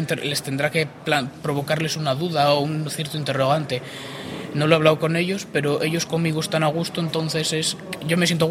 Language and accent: Spanish; Maliaño, Cantabria, Spain; Pues soy de Maliaño y la parroquia a la que pertenezco es el Santo Cristo de Maliaño, es la parroquia nueva.